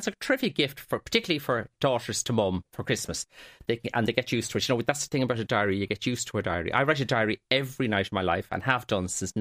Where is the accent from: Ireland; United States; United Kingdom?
Ireland; Dundrum; moved away as an adult; also born or lived in Cork; now in Kerry, Ireland; Well, I was born in Dundrum. That was my home for 27 years. And then I moved to Kerry. And then I went to Cork for a year and then went back to Kerry. So I'm in Kerry 42 years.